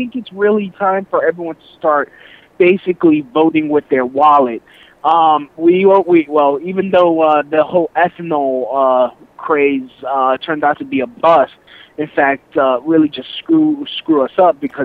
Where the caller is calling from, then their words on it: Brooklyn, New York, United States; I'm calling from Brooklyn.